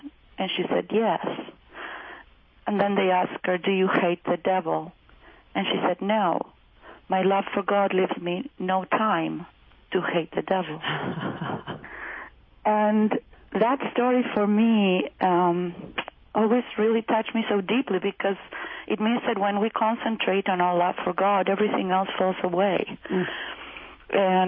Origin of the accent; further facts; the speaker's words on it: Argentina; moved away as an adult; now in United States; I was born in Argentina, and I actually lived there until 1996 when I moved with my husband, who happens to be American, and my two little children. I was raised Catholic